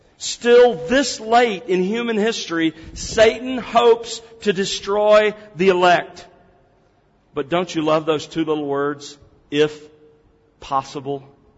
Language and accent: English; Gulf Coast, United States; now in Dallas, United States; I grew up on the Gulf Coast of the South U.S., and we had thunderstorms that came in almost every afternoon off of the Gulf of Mexico during the summertime.